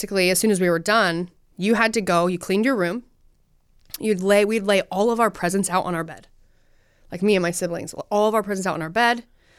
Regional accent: Utah, United States; I'm from Utah and we love hunting.

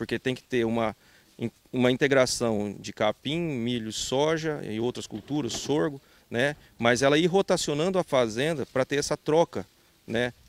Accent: Paraná, Brazil; eu sou do Paraná, a gente desenvolve integração lavoura-pecuária lá

